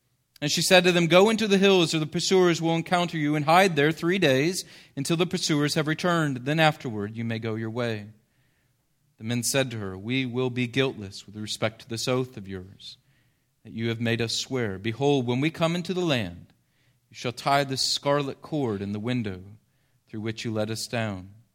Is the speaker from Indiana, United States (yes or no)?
no; Springfield, Illinois, United States; I grew up in Springfield, Illinois, the land of Lincoln, his hometown.